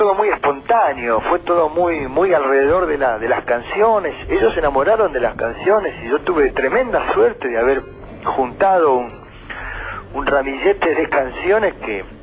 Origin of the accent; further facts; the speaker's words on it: Argentina; No, es imposible no hacerlo en un país como Argentina, con la injusticia cotidiana que te llega a revelar de una manera tremenda, ¿viste? Desde la pavada más pavada hasta las grandes injusticias que nos hacen famosos en el mundo entero.